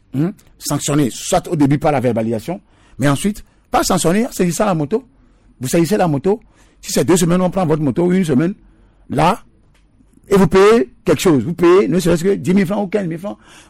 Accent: Togo; les grosses motos ne sont pas souvent au départ les gens chez nous au Togo parce qu'on n'a pas de route.

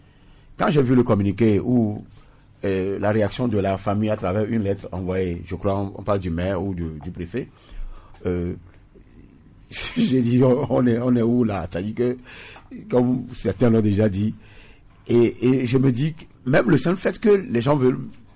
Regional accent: Togo; Nous sommes Togolais et on est là.

